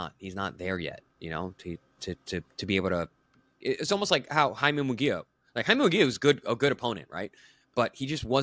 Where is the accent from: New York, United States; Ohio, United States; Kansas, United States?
New York, United States; now in South Florida, United States; Listen, I'm a New Yorker, obviously, but you know now I'm a South Florida transplant